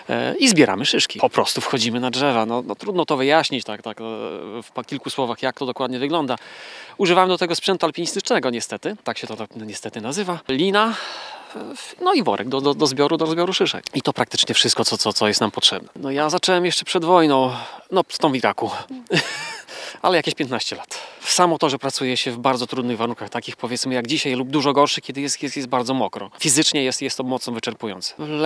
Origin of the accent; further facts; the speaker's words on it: Łuków, Lublin Voivodeship, Poland; z Łukowa.